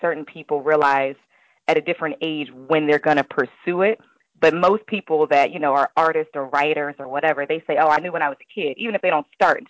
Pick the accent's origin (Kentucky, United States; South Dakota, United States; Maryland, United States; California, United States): Maryland, United States; I loved growing up in PG County because it put me right there in Maryland. It gave me 12-minute access to D.C.